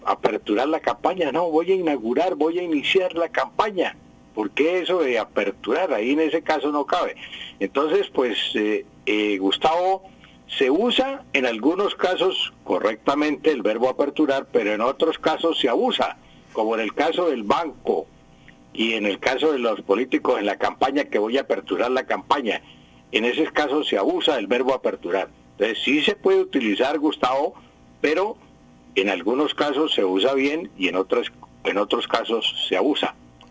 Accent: Valledupar, Cesar, Colombia; Yo soy del Valle de Upar, del Valle de Upar.

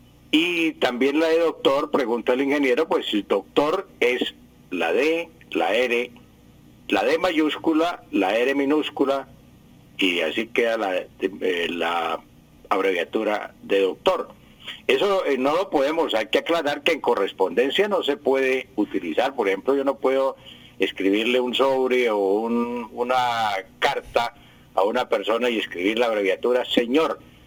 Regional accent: Santander, Colombia; La gente, bueno, somos santandereanos

